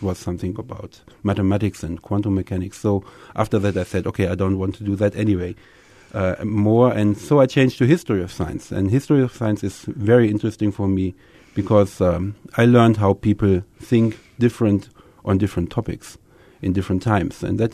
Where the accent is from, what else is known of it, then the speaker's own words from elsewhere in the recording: Germany; English is a second language; But of course, I grew up in Germany, and I was taught